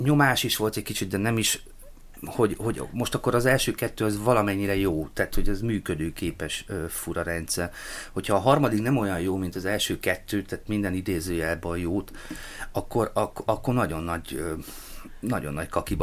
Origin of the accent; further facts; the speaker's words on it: Hungary; tehát magyarországi színészként, vagy magyarként